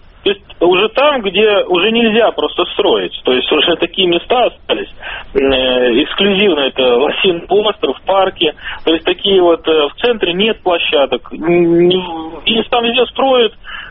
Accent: Moscow, Russia; я москвич

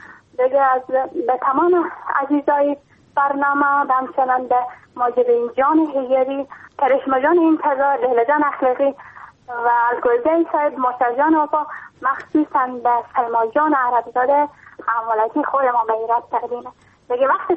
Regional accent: Iran; ما خواهر کوچیک هستم، … از ایران هستم.

